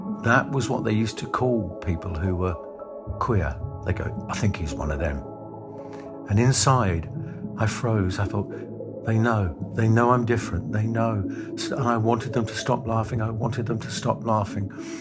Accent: London, United Kingdom; Growing up in the East End of London in the 1950s into the 1960s, I was born in 1950.

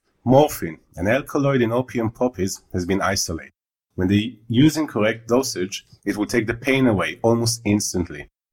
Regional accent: Israel; now in Berlin, Germany; I come originally from Israel. Been here for the last 16 years, here meaning Berlin.

